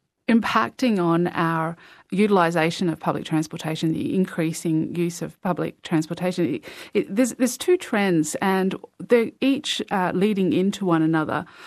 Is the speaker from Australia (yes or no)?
yes; Perth, Western Australia, Australia; I hail from Perth